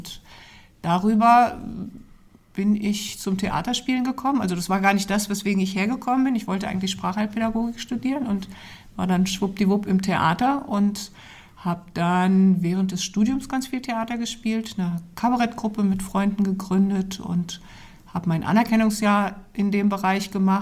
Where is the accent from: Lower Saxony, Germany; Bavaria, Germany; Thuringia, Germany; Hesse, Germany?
Lower Saxony, Germany; Goslar; born there; Vor vielen Jahren bin ich in Goslar geboren, genau.